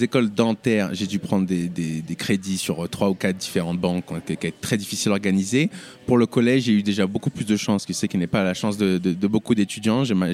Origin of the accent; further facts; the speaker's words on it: Saint-Maur-des-Fossés, Île-de-France, France; moved away as an adult; J'ai grandi à Saint-Maur-des-Fossés, dans le Val-de-Marne, au sud de Paris.